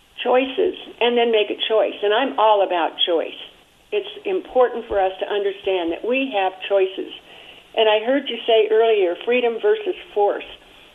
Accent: Los Angeles, California, United States; But I grew up in East L.A. I'm very aware of how I was treated.

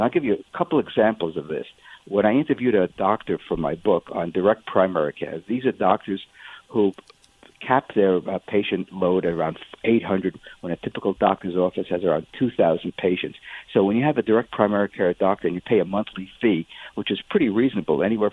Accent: New York City, New York, United States; I grew up in New York City in the 1950s and 60s

